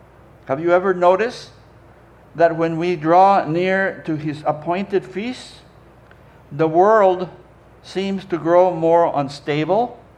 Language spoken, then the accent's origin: English; Mexico; moved away; When I was growing up in Mexico, we didn't celebrate Halloween.